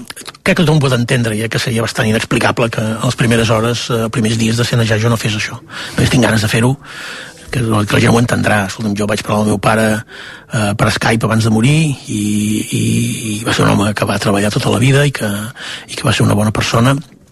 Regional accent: Catalonia, Spain; veure una mica el meu poble on vaig créixer i on tinc tants i tants i tants amics i tants records i respirar Girona

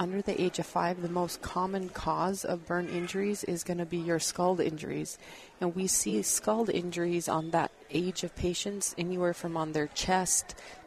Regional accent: Minnesota, United States; you'll notice in my accent that I'm not from here. I'm from Minnesota, and I was recruited to Children's Hospital to start a pediatric burn center.

